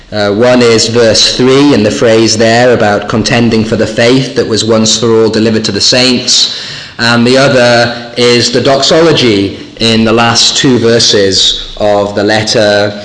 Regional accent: Thirsk, Yorkshire and the Humber, United Kingdom; As most of you know, I come originally from Thirsk in North Yorkshire.

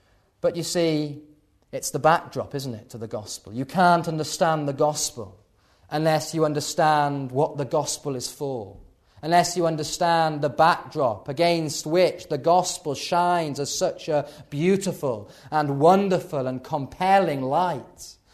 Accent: Yorkshire and the Humber, United Kingdom; I was brought up in the Vale of York

